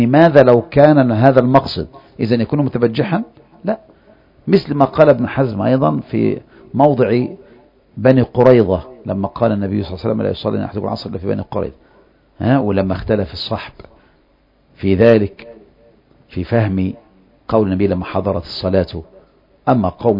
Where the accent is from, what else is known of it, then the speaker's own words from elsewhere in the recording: Cairo, Cairo Governorate, Egypt; ما احنا كلهم من مصر، القاهرة يعني.